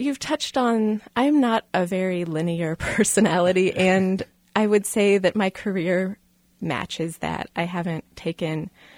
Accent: Kansas City, Missouri, United States; I'm from right here. I mean, I was actually born just a few blocks from this very location, so I am... Yeah, I'm Kansas City born and raised.

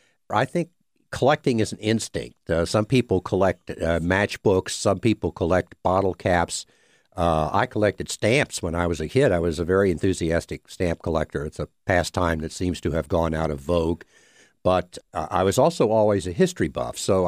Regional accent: Virginia, United States; Virginia maps, because I'm from Virginia.

